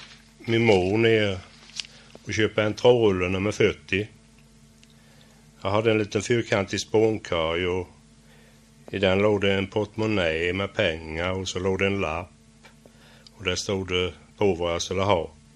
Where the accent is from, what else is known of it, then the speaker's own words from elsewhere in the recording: Klockargården, Sweden; jag är född i Klockargården, och där bodde jag ju till jag var 13 år.